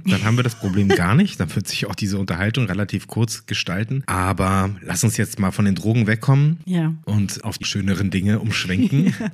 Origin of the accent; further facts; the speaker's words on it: Berlin, Germany; Also ich als Berliner musste damals immer erstmal komplett durch den ganzen Osten fahren